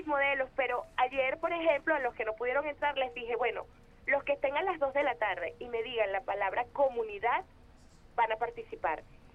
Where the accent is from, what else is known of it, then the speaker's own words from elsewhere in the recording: Caracas, Capital District, Venezuela; Bueno, es que yo soy de Propatria, yo soy de Casalta.